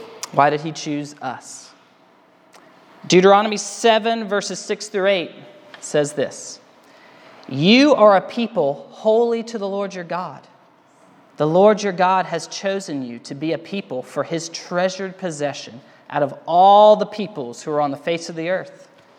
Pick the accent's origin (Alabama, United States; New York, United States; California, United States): Alabama, United States; I'm from Alabama, so I'm used to Alabama winters.